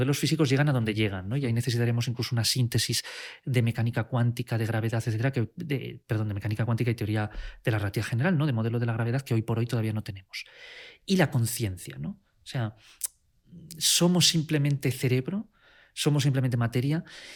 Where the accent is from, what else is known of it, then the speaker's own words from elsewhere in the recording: Coslada, Community of Madrid, Spain; Desde pues que me pasaba tardes enteras al salir del colegio en la biblioteca municipal en Coslada, de donde yo soy